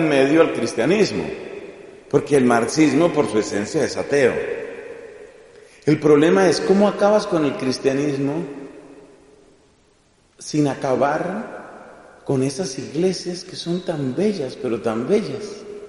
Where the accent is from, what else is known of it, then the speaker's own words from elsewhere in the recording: Colombia; como colombiano y como deudor de la cultura cristiana y occidental, pues de los 51 años de vida que tengo